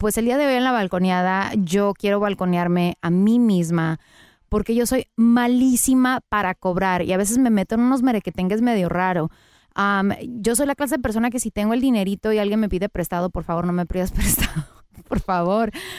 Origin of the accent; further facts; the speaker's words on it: Los Angeles, California, United States; Somos dos locutores de Los Ángeles que se ponen a examinar lo que pasa en el mundo mundial